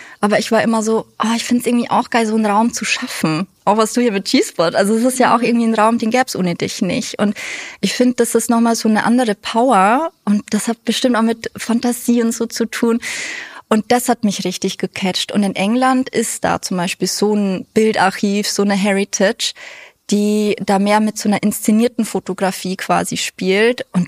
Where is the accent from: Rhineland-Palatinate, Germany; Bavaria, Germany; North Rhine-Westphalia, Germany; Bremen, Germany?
Bavaria, Germany; dann hätte ich irgendwie in Bayern sein müssen, vielleicht Regensburg ist so die nächste Stadt an meiner Heimat